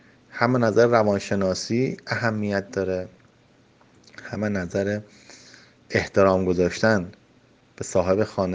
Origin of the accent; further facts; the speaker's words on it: Iran; هم ما ایرانی هستیم مهمون نواز